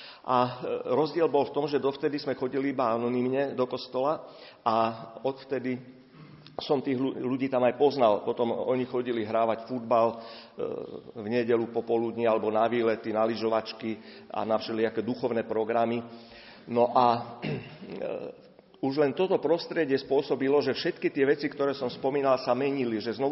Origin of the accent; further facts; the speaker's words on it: Bratislava, Bratislava Region, Slovakia; v kapucínskom kostole v Bratislave, lebo tam odtiaľ pochádzam.